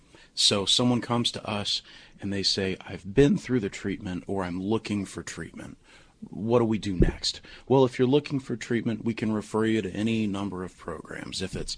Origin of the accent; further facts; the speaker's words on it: Kentucky, United States; growing up in Kentucky in the Appalachian Mountains in the 90s